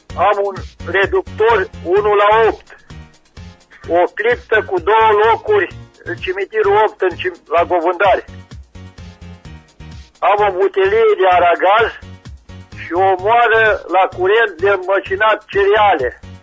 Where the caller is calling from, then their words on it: Reșița, Caraș-Severin, Romania; din Reșița.